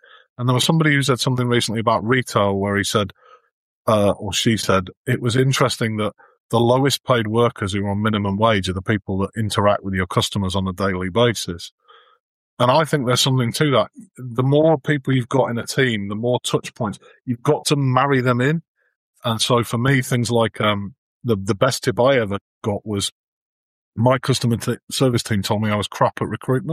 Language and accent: English; Yorkshire and the Humber, United Kingdom; now in London, United Kingdom; aside from the fact that I live in London, I am a Northern CFO, which means I'm from Yorkshire and I'm super tight.